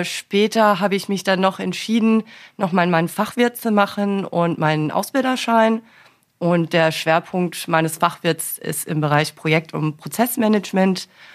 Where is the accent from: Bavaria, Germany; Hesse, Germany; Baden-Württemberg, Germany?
Hesse, Germany; Frankfurt; deutscherseits bin ich ja aus Frankfurt am Main, also aus der Nähe von Frankfurt am Main.